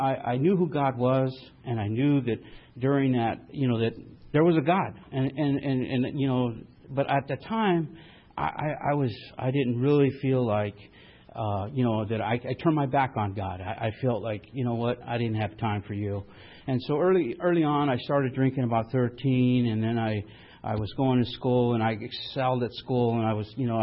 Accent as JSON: {"language": "English", "town": "San Jose", "region": "California", "country": "United States", "tie": "born there", "said": "and I was born in San Jose, California, and to Mexican, and I speak fluent Spanish, and we grew up poor."}